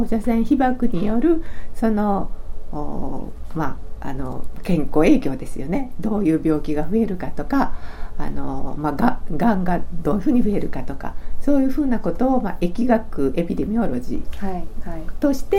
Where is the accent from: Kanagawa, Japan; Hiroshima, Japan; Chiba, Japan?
Hiroshima, Japan; 私はだから広島生まれの広島育ちで